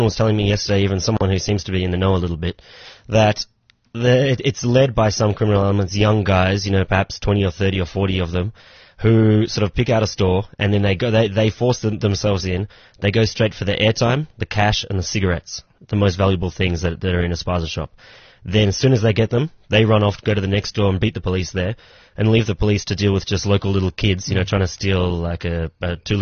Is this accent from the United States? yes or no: no; Australia; I'm from Australia.